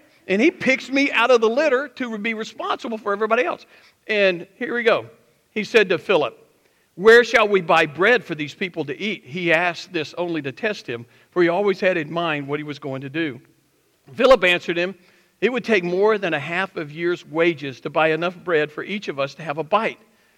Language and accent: English; the South, United States; See, I'm from the South.